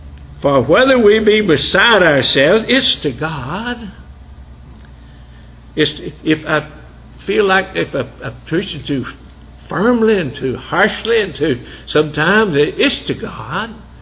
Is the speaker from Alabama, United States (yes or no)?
yes; Alabama, United States; Doris and I, when we were growing up in Alabama, we knew a preacher there.